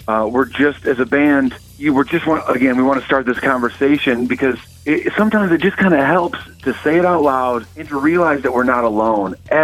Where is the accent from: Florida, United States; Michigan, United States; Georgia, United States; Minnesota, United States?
Michigan, United States; now in Los Angeles, United States; You know, I'm from Michigan